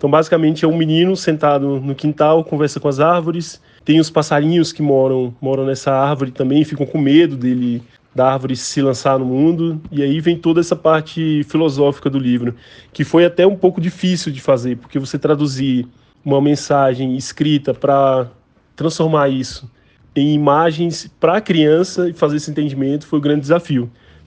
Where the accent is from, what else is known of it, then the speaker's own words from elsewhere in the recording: Campo Formoso, Bahia, Brazil; also born or lived in Salvador; now in Brasília, Brazil; que eu também saí daí de Campo Formoso, fui morar em Salvador, depois fui morar em Brasília